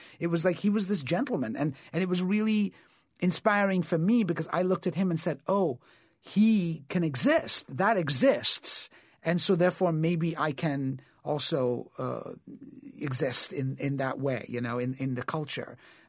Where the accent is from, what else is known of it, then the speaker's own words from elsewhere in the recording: England, United Kingdom; as an immigrant kid, you living in a world that is favors, you know, and I grew up in England